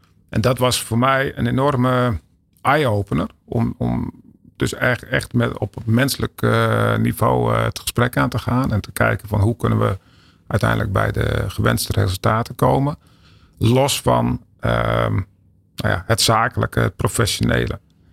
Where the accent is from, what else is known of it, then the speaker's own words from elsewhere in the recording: Netherlands; De directheid die wij hebben als Nederlanders kan soms heel goed werken. Kan soms heel erg tot openheid brengen van andere mensen.